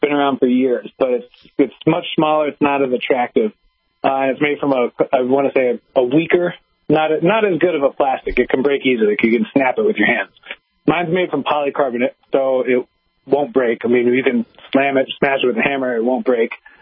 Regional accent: Toledo, Ohio, United States; luckily I'm from Toledo, Ohio, the home of the world-famous Jeep. So we have a lot of automotive engineers here.

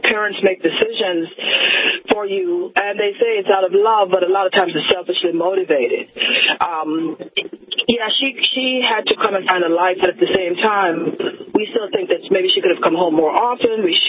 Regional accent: Belize; Well, I was born in Belize, Central America. It's the only English-speaking country in Central America. And pretty much was raised sort of a blend of, I guess, West Indian and colonial British.

